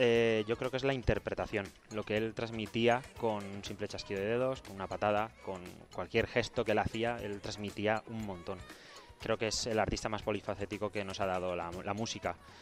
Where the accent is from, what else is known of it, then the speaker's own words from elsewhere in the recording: Valencia, Valencian Community, Spain; yo soy valenciano, yo soy fallero